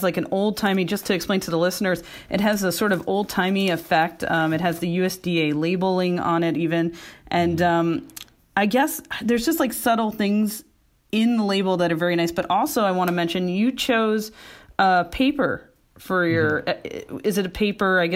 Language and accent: English; Brooklyn, New York, United States; I grew up on Hebrew National beef salami, the old school thing. I'm a very Brooklyn born raised person.